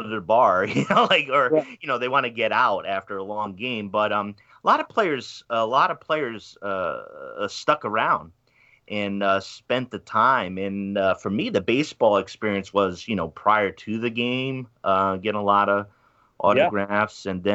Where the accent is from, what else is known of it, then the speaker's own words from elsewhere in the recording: Pawtucket, Rhode Island, United States; I was, as I mentioned, I'm from Pawtucket, Rhode Island, with the Pawtucket Red Sox.